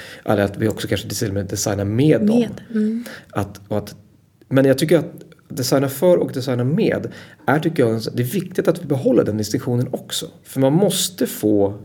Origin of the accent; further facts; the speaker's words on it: Sweden; Men jag är ju svensk så jag måste ju svara både och.